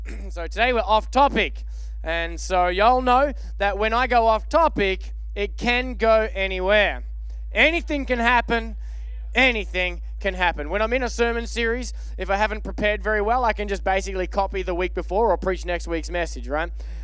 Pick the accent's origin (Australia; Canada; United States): Australia; Now, I'm from Australia, and in Australia, the only thing that gets to have the title camping is if you have a tent